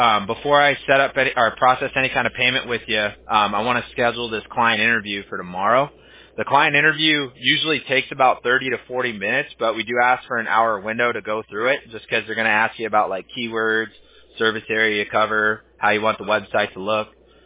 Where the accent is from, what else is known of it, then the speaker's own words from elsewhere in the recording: Huntington Beach, California, United States; I'm originally from Huntington Beach. I went to Huntington Beach High School.